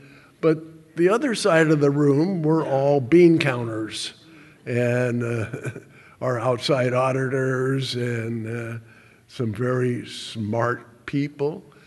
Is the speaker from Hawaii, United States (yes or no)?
yes; Hawaii, United States; Now, I'm a mouse from Hawaii, and I'm sitting very quietly